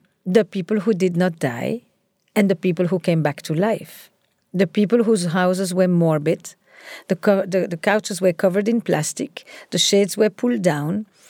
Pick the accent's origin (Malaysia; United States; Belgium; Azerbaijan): Belgium; Antwerp, Flanders; So I grew up in Antwerp, in Belgium